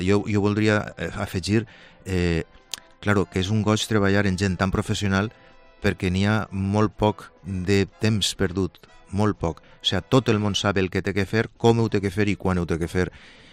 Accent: Castellón de la Plana, Valencian Community, Spain; born there; now in Vila-real, Spain; jo sóc nascut també a Castelló, encara que ja l'empel de Villarreal ja comença a pesar més en anys

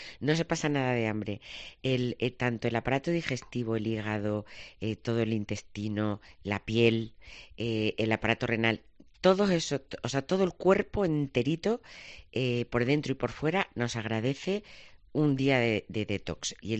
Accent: Yecla, Region of Murcia, Spain; Me he ido a Yecla, a mi pueblo, y he comido gazpacho, gachamiga, he bebido cerveza.

